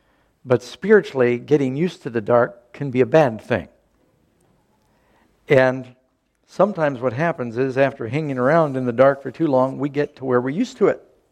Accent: New York City, New York, United States; also born or lived in Southern California; You know, I grew up mostly in New York City, born in Southern California. I think I lived there till I was six.

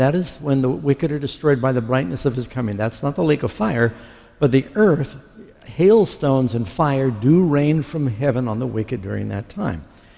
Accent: New York City, New York, United States; now in California, United States; I grew up in New York City, and I've never been there. Isn't that sad? I had to come from California to go finally see it.

